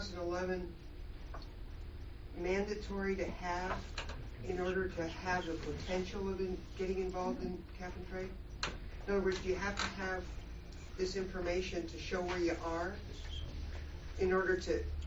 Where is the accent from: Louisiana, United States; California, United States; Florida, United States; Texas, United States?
Texas, United States; San Antonio; I'm from San Antonio.